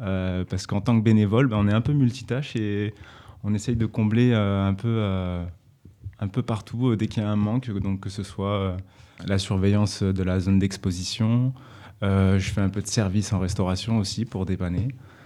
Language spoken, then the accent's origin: French; Toulouse, Occitanie, France; Et je viens de Toulouse, avec un groupe de copains